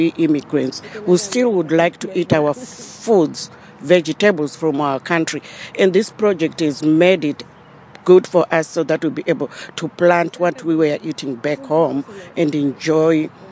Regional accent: Zimbabwe; moved away; I am from Zimbabwe.

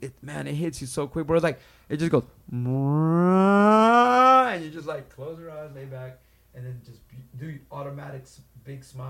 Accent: Los Angeles, California, United States; now in San Bernardino, United States; Yeah, I live in San Bernardino, But I grew up in the, you know, man, I grew up on La Brea, man.

